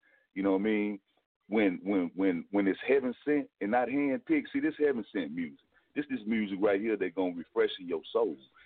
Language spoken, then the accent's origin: English; Mississippi, United States; like I said, I'm from Mississippi.